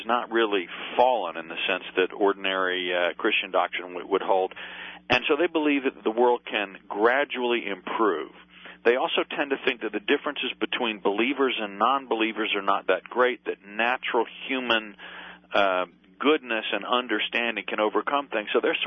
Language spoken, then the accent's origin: English; North Carolina, United States; I grew up in North and South Carolina